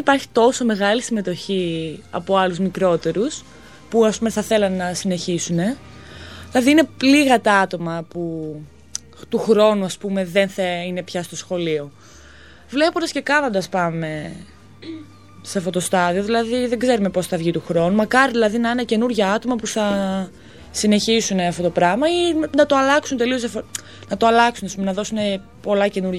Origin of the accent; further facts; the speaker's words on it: Kalamaria, Central Macedonia, Greece; είμαστε από πολλές περιοχές της Θεσσαλονίκης, δηλαδή εγώ είμαι από Καλαμαριά.